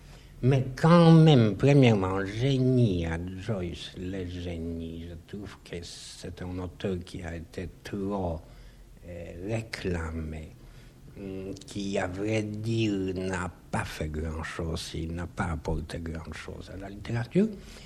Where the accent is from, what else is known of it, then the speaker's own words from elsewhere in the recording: Poland; first language Polish; French is a second language; Moi, si je suis polonais, c'est contre moi-même, pour ainsi dire, parce que je suis forcé d'être ce que je suis. Je ne nie pas naturellement ma langue polonaise, ni ma culture polonaise